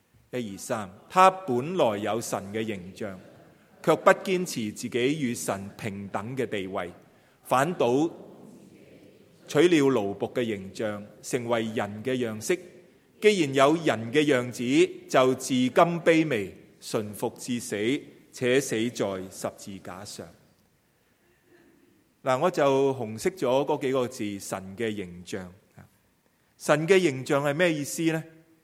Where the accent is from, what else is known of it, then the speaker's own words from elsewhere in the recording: Hong Kong; moved away; 我们从香港移民过来的人，我们都知道香港曾经是英国的殖民地。